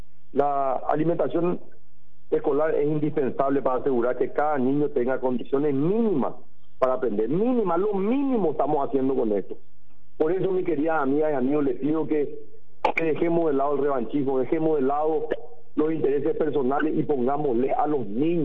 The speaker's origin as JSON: {"language": "Spanish", "country": "Paraguay", "said": "Estas cifras nos interpelan como autoridad, nos interpelan como paraguayos."}